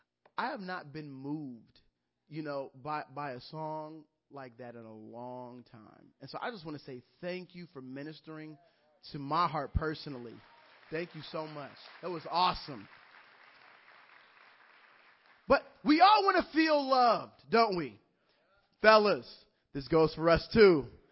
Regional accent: Fort Wayne, Indiana, United States; We're originally from Fort Wayne, Indiana. That's where we grew up.

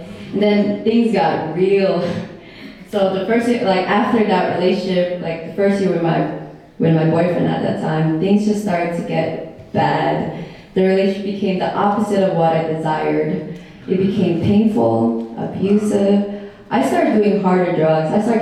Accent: Philippines; now in United States; I grew up in the Philippines. I'm the youngest of three kids

